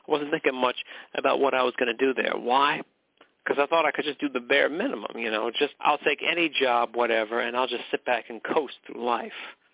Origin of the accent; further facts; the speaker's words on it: McKinleyville, California, United States; my hometown of McKinleyville, California, where horses had the right of way.